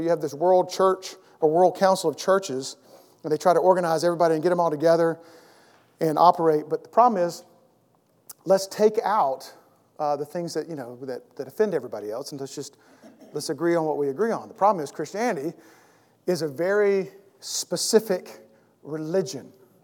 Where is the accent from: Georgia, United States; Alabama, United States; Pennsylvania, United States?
Georgia, United States; I grew up in Georgia. Anybody else grew up in Georgia?